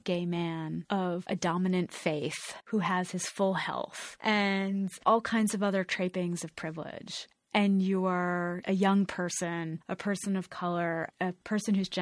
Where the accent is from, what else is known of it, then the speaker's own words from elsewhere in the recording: United States; as a queer activist and as an American, I feel this immense obligation to represent a more nuanced agenda